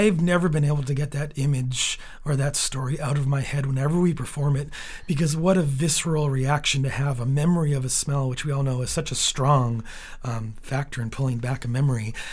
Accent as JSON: {"language": "English", "region": "North Dakota", "country": "United States", "tie": "born or raised there", "said": "Jason and I, we grew up in North Dakota, but our mom is actually full-blooded Mexican"}